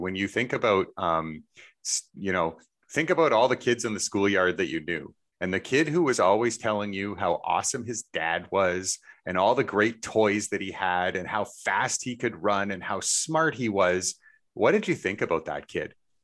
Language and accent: English; Canada; I'm a Canadian patriot and proud to be a Canadian